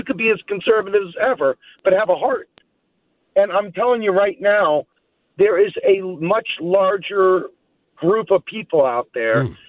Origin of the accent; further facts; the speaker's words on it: Maryland, United States; I come from Southern Maryland. I live out here in Pennsylvania now.